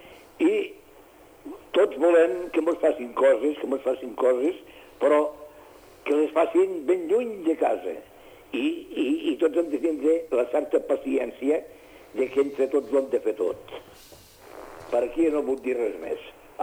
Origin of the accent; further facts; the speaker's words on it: Catalonia, Spain; com a catalans hem de fer acte de presència, ens hem de plantar i hem de dir som aquí perquè som catalans.